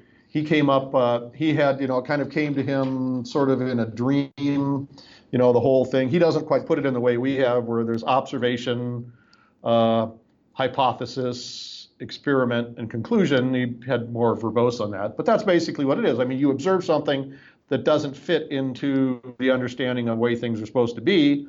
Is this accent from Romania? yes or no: no; England, United Kingdom; now in United States; And I'm from England. I'm an English speaker, so I'm apt to butcher foreign languages.